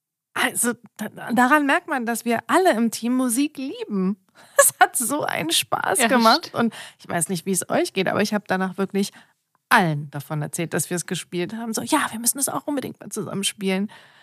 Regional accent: Berlin, Germany; wir sind Berliner.

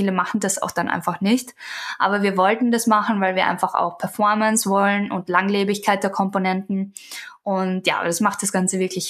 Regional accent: Austria; now in United States; Ich bin ja aus Österreich und da haben wir ja das Pickerl und all diese Themen.

